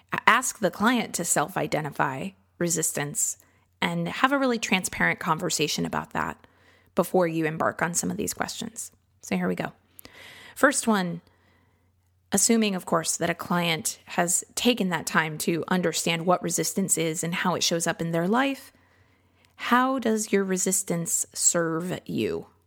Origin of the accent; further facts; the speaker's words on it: Midwest, United States; now in Austin, United States; I grew up in the Midwest and I thought I could handle the humidity in Austin.